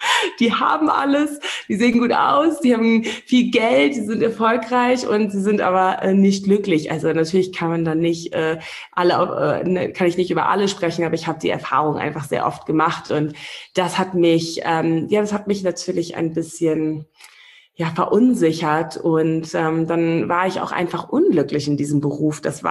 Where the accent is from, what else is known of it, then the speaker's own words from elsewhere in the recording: Namibia; Als ich hier groß geworden bin in Namibia